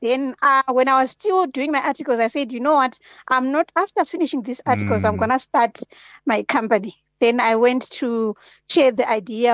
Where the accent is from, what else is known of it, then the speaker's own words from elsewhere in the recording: Zimbabwe; moved away as an adult; now in Johannesburg, South Africa; So I was born and raised in Zimbabwe.